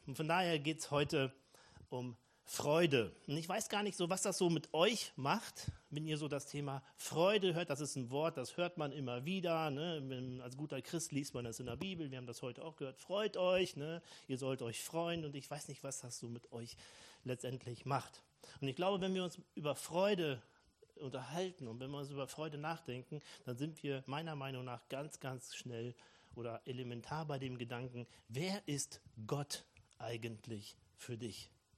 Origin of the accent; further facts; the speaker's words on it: Rahden, North Rhine-Westphalia, Germany; Ich komme ja aus Ostwestfalen, also in der nördlichsten Stadt in Nordrhein-Westfalen wohne ich, aus Raden. Für die, die mich nicht kennen … komme so seit circa einem Jahr regelmäßig hier zum Predigtdienst